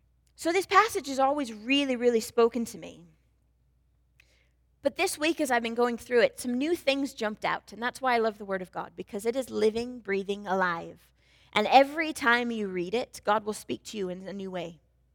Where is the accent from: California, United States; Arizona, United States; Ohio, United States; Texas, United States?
Arizona, United States; because I grew up in Arizona and we did that and we had competitions